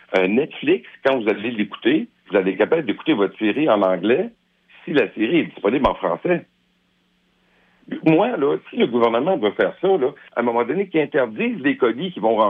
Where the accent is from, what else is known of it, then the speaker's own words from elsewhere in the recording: Saint-Odilon, Quebec, Canada; Je suis un Québécois, je suis de la Beauce, je suis de Saint-Audilon, je suis fier de mes racines